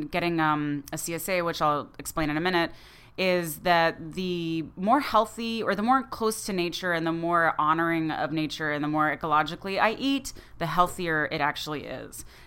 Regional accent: Louisiana, United States; Yeah, so I grew up in Louisiana, and so a lot of that influences my food background.

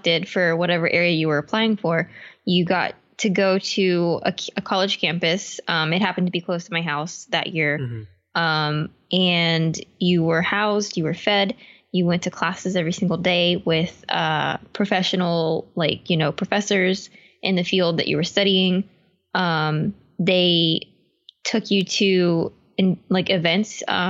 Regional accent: Weirton, West Virginia, United States; I'm from northern West Virginia, actually. North of Wheeling, southwest of Pittsburgh, mm-hmm. Right in the panhandle. Yeah, little town called Weirton.

